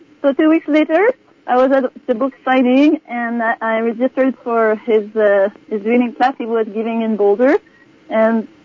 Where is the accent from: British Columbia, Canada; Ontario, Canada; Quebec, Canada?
Quebec, Canada; Quebec City; now in United States; I'm originally from Quebec City, close to Wendake, where the Huron tribe is today, that we call Wendat. We call ourselves Wendat.